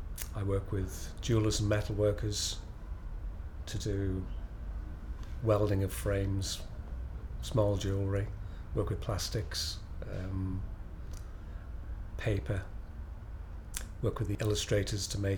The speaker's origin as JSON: {"language": "English", "town": "Wrexham", "region": "Wales", "country": "United Kingdom", "said": "I'm 56 years old. I'm from Wrexham in North Wales."}